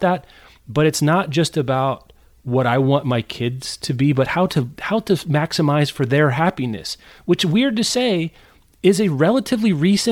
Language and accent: English; Midwest, United States; Rebecca, we're from the Midwest. What do you think?